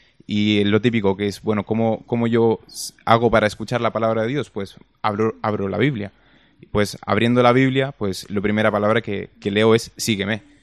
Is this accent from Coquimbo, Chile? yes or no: no; Santiago, Santiago Metropolitan, Chile; now in Toledo, Spain; No, yo soy de Chile, de Santiago de Chile.